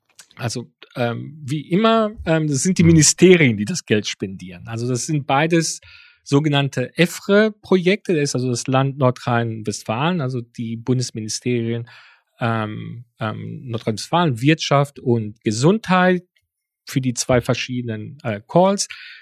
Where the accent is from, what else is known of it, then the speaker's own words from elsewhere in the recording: Greece; Naja, jetzt habe ich als Grieche einen kleinen Vorteil